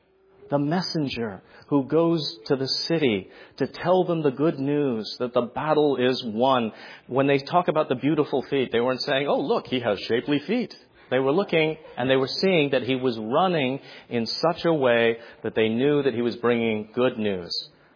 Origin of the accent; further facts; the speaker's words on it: United States; I mean, I'm an American.